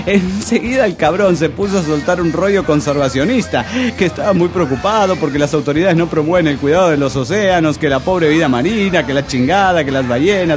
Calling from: Mexico City, Mexico; Hola, soy … del DF mexicano.

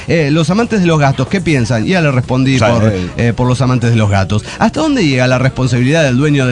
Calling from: Guadalajara, Jalisco, Mexico; de Guadalajara, Jalisco.

